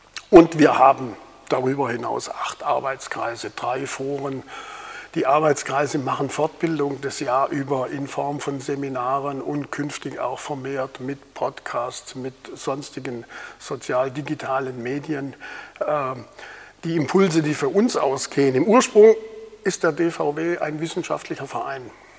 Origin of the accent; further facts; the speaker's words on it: Schramberg, Baden-Württemberg, Germany; also born or lived in Karlsruhe; Ich stamme aus Schramberg im Schwarzwald, habe in Karlsruhe Geodäsie studiert, dort auch promoviert